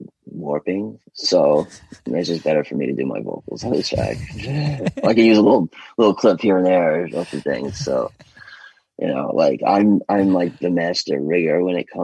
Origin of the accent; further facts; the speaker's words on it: New York, United States; They know I'm from New York.